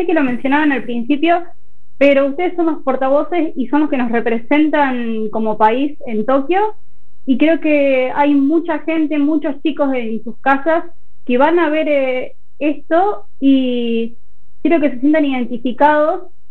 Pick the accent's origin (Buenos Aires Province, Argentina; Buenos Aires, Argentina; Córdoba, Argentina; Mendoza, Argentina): Córdoba, Argentina; de Córdoba.